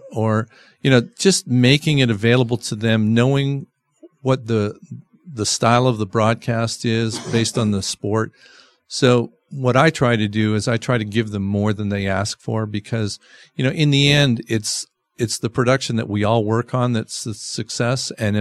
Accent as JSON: {"language": "English", "country": "Canada", "moved": "yes", "said": "being a Canadian sitting in the stands right above the net?"}